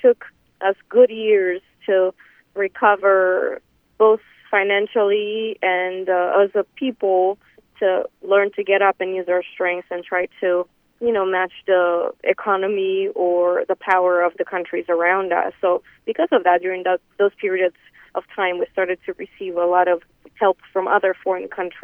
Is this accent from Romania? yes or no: yes; Romania; I am originally from Romania.